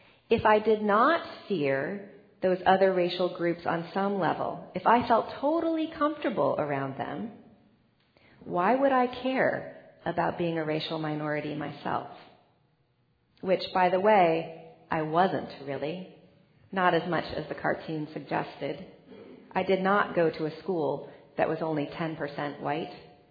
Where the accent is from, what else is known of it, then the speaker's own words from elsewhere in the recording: Los Angeles, California, United States; I was a white kid, a basically good kid, growing up in Los Angeles, California, parented by liberal parents who taught me that prejudice was wrong.